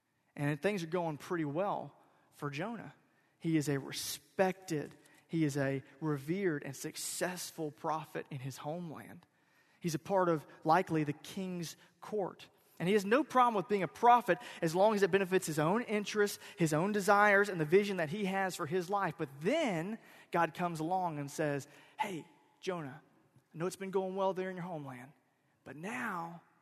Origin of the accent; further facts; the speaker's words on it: Florida, United States; I'm from Central Florida. I don't like cold weather.